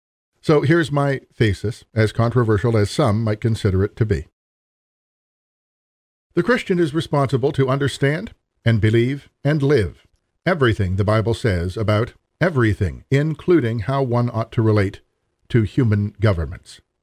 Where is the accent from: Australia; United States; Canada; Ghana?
Canada; I should mention, as a Canadian pastor, I'll be speaking extensively about my context and from my context